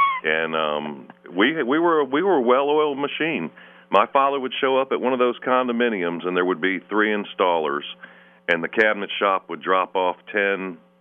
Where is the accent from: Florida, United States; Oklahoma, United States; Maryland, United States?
Florida, United States; Venice; moved away as an adult; also born or lived in Far Rockaway, United States; I'm from Venice, Florida, where I grew up. My parents, they lived in New York, and I was born in Far Rockaway, and in 1964, they moved to Venice, Florida, and I was just a small child.